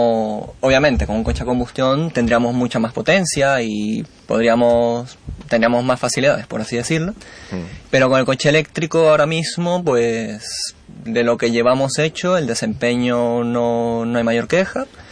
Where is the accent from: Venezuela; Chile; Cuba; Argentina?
Venezuela; now in Spain; De Venezuela